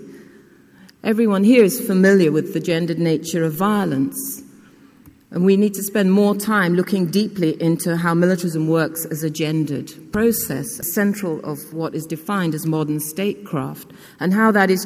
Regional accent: Nigeria; I grew up in Nigeria in the early civil war.

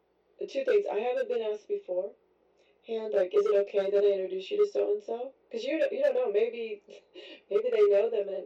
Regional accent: Oregon, United States; I'm from Oregon, and most people, sometimes people don't even know where Oregon is. It's above California.

